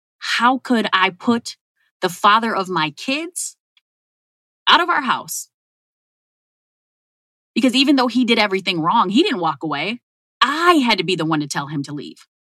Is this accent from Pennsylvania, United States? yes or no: no; Minneapolis, Minnesota, United States; So I come from humble beginnings. I grew up in North Minneapolis.